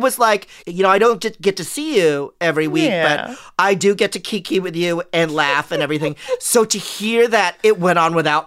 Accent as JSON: {"language": "English", "region": "California", "country": "United States", "said": "And as a Californian, as somebody who lives in a blue state, that was jarring."}